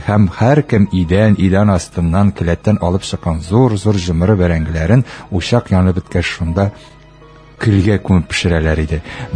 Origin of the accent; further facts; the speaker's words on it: Kuam, Tatarstan, Russia; Әтнә районы, Куәм авылында яшәгәндә, без 5, 6, 7, 8 яшьлек, 9, 10 яшьлек инде иң өлкәннәр